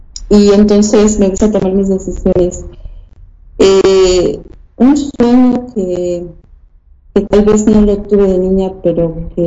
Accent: Mexico; Porque yo nací en México, crecí en México, mi educación viene de México

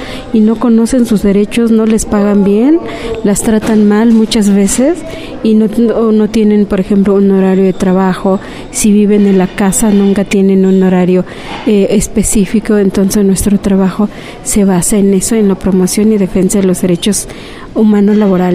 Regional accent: Oaxaca, Mexico; now in Mexico City, Mexico; yo vine del estado de Oaxaca para el DF y empecé a trabajar como empleada del hogar. Trabajé durante 22 años

